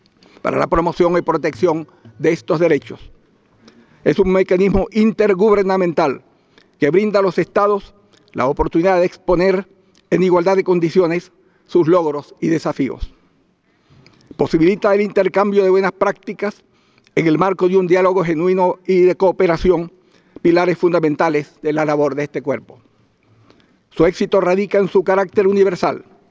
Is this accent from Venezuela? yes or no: yes; Venezuela; los logros de Venezuela en derechos humanos. Y es que, sin duda, en mi país tenemos un Estado promotor y garante de esos derechos